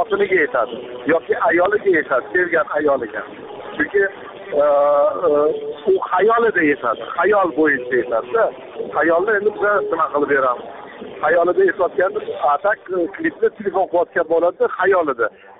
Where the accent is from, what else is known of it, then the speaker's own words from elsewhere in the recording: Tashkent, Uzbekistan; born there; Aslida men o'zi Toshkentda tug'ilganman, ota-onam Samarqanddan.